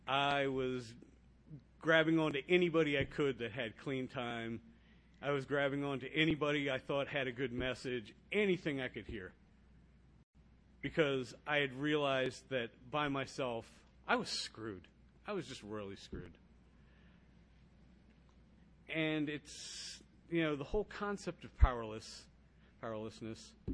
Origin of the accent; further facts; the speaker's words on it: Manassas, Virginia, United States; now in Southern Maryland, United States; And I say I'm from the Battlefield area, which is out by Manassas. I actually live over in Southern Maryland, but most of my meetings take place in Battlefield, so it's still my home.